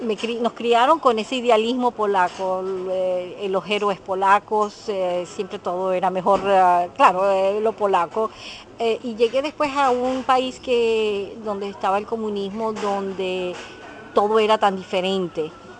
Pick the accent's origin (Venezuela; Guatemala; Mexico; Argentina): Venezuela; decidieron irse a Venezuela, donde nacimos mi hermano y yo. Estudiamos allá, bueno, y yo soy venezolana. Pero nos educaron en una casa muy polaca, donde hablábamos polaco